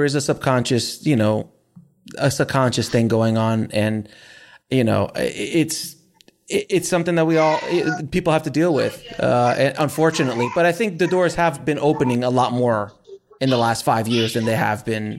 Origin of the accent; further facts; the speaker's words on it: New York, United States; also born or lived in Miami; I mean, I came from a middle to lower middle class, you know, growing up in New York and Miami and all these kind of places.